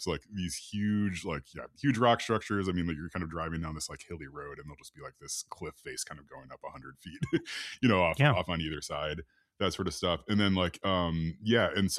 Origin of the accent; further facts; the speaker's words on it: Illinois, United States; now in Michigan, United States; as someone who is from the Midwest, so I grew up in Illinois and now I live in Michigan